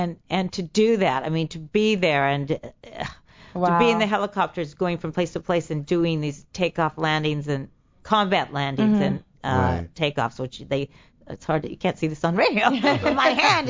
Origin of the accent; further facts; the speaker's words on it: Arcadia, California, United States; I grew up in Arcadia, actually.